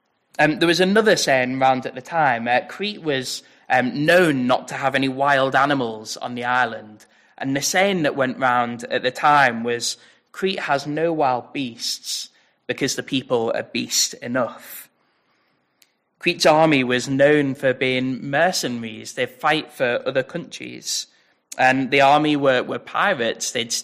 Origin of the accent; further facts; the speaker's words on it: Liverpool, North West England, United Kingdom; But I'm actually from Liverpool. I've lived there all my life. I've never moved. I've always been from there.